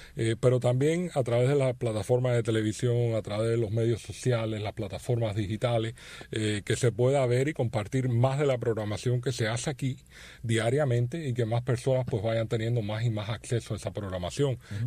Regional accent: Tampa, Florida, United States; born or raised there; also born or lived in Miami

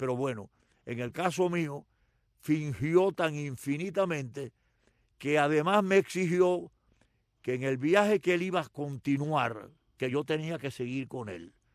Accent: Cuba; moved away as an adult; yo me fui de Cuba el 8 de abril, salí de Cuba.

